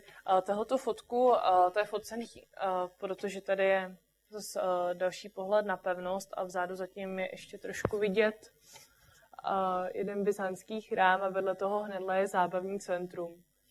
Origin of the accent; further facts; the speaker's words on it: Bohemia, Czechia; A my jsme říkali, že jsme z Čech a nechcete to česky?